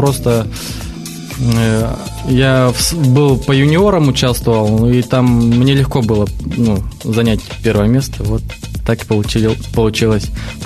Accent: Nizhny Novgorod Oblast, Russia; now in Moscow, Russia; Я из Нижегородской области.

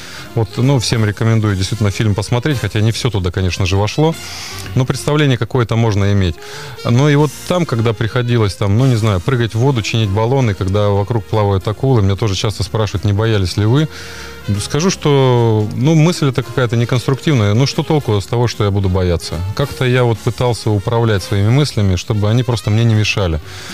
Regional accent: Russia; Ну нет, домой. Я россиянин и патриот, с одной стороны. Ну нет, родина есть родина.

